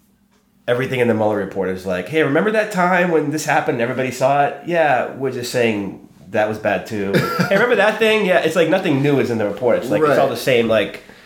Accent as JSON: {"language": "English", "town": "Boston", "region": "Massachusetts", "country": "United States", "tie": "born or raised there", "said": "Like, I grew up in Little Italy in Boston, and we were so crazy that I don't think they even wanted to go"}